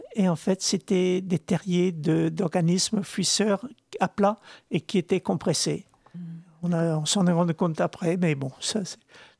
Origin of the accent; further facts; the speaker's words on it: Brittany, France; first language br; French is a second language; Moi, je n'ai parlé français qu'à 6 ans. Oui, j'ai sans doute un des rares bretonnants d'origine comme ça. Et là, moi je viens du Trégor, donc il y a quelques petites nuances dans le parler.